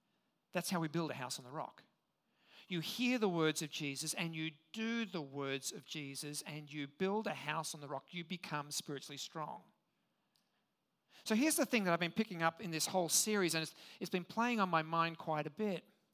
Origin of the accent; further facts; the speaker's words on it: Sydney, New South Wales, Australia; also born or lived in Perth; As a kid, I grew up in Sydney, Australia. You probably can't tell. I was actually born in Perth on the west coast, ended up growing up in Sydney, and used to spend a lot of time down the beach.